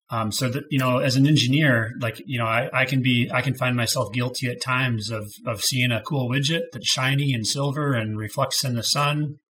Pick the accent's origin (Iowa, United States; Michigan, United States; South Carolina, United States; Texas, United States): Michigan, United States; I grew up in Southeast Michigan, so I come from a family background of the automotive industry.